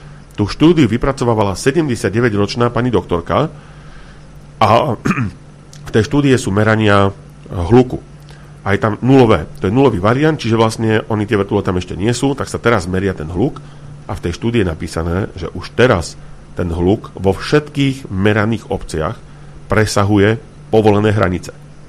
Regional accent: Bratislava, Bratislava Region, Slovakia; moved away as an adult; Ja som osobne z Bratislavy. Presťahoval som sa odtiaľto, lebo som chcel žiť trošku viac v prírode, v kľude

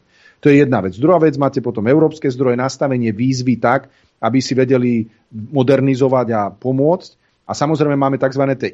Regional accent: Prievidza, Trenčín Region, Slovakia; ja som z Prievidze a si zoberte, že v Prievidzi bol veľký mesokombinát, fakt veľký mesokombinát a veľká mliekareň.

